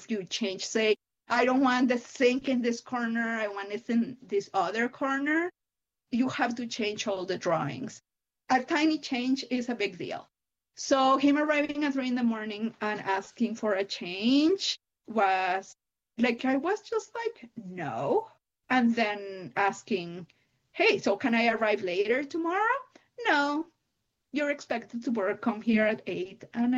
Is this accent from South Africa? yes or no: no; Mexico